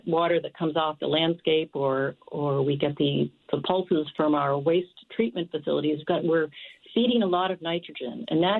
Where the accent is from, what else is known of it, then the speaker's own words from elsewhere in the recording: Glastonbury, Connecticut, United States; I remember as a kid growing up in Glastonbury, walking down along the Glastonbury Meadows on the Connecticut River, and of course now I live at the Connecticut River estuary.